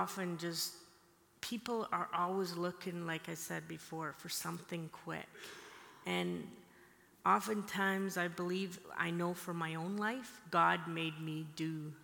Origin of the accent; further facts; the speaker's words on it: Scotland, United Kingdom; I'm from Scotland, I go back there often